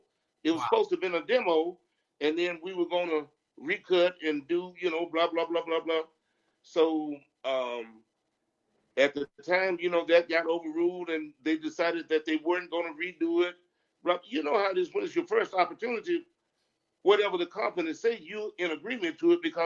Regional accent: Arkansas, United States; But, you know, I came from Arkansas. So my people raised me on

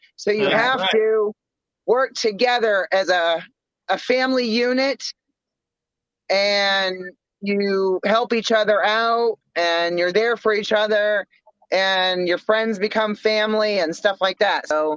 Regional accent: Maine, United States; Like, I'm from Maine. We don't do fake. We tell it like it is.

